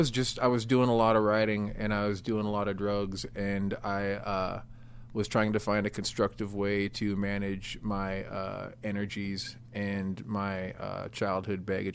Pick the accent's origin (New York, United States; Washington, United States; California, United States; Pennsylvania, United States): Washington, United States; I grew up 60 miles outside of Seattle in the early 90s.